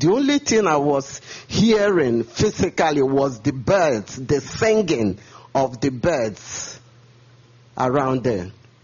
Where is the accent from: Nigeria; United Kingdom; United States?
Nigeria; accent: Nigerian; English is a second language; I hope you understand my English. I'm from Nigeria, and we have a heavy accent.